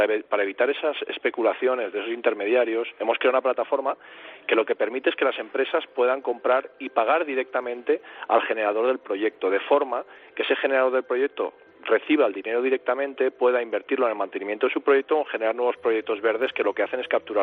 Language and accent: Spanish; Valencian Community, Spain; Somos 4 emprendedores valencianos.